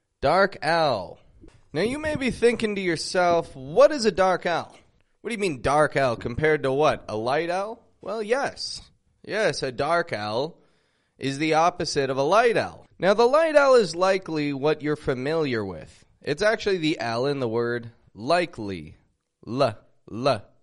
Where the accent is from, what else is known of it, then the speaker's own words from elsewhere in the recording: Toronto, Ontario, Canada; I'm from Toronto, Canada.